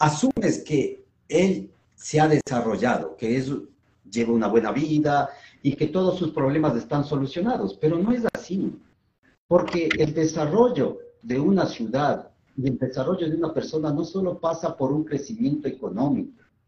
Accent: Quito, Pichincha, Ecuador; Yo vengo de Quito

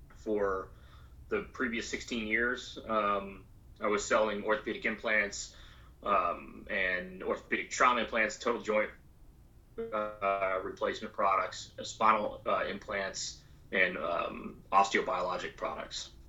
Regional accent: Annapolis, Maryland, United States; also born or lived in Nebraska / Northern Virginia; So we ended up in Annapolis, in downtown Annapolis.

